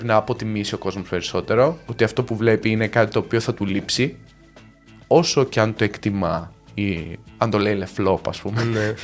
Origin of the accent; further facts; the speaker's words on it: Kastoria, Western Macedonia, Greece; πήγα λίγες μέρες στην πατρίδα μου, την Καστοριά, έτσι.